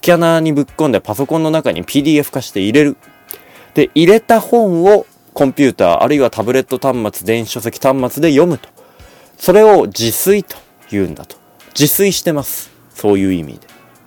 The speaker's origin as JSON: {"language": "Japanese", "town": "Sapporo", "region": "Hokkaido", "country": "Japan", "tie": "born or raised there", "said": "僕がずーっと札幌生まれ札幌育ちですから、職場も今札幌ですから、札幌から出てないんです。"}